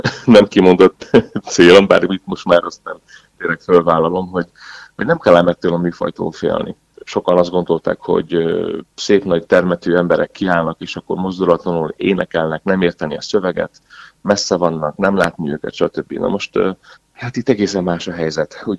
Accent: Perkupa, Borsod-Abaúj-Zemplén, Hungary; now in Budapest, Hungary; amiket én is kaptam otthon Perkupán. Nekem nagyon nagy öröm, hogy a két fiammal és a kis feleségemmel hazalátogathatunk Budapestről Perkupára.

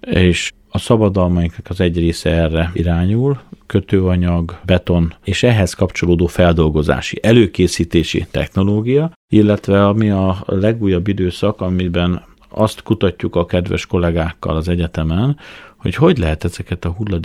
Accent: Miskolc, Borsod-Abaúj-Zemplén, Hungary; akkor hát miskolciként, vagy borsodiként, hogy is fogalmazok itt, ebben a régióban ez a sorsod, borsod

